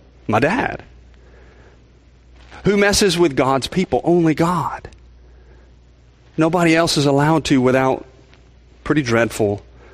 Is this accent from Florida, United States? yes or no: no; Texas, United States; Now, I grew up in South Texas, and how many of you have been to South Texas?